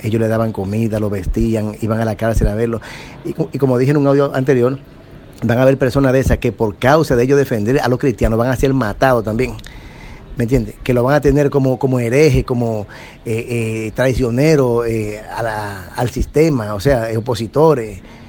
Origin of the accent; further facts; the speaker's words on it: Dominican Republic; yo soy de aquí, de República Dominicana.